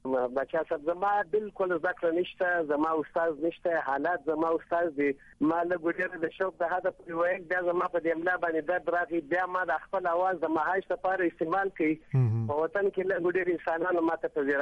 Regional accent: Karachi, Sindh, Pakistan; moved away; also born or lived in Kandahar, Afghanistan; زما خپل ذاتي پیدایش کندهار بیا تقریبا د لس یوولس کال په عمر کې چې زه بېغیر ته راغلی یم کراچی ته تقریبا په اویا یو اویا دو اویا کې تقریبا زه په کراچی کې اوسم. اوس بالکل د سند شهري یم

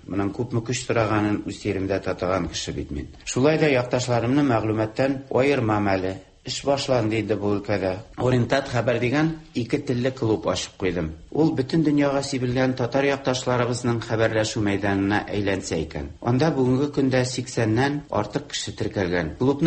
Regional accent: Bakay, Orenburg Oblast, Russia; Бакай туган авылым

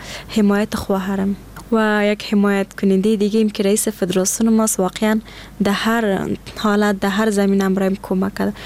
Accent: Afghanistan; یگانه مشکلی که ما افغانا داریم امی شرایط است

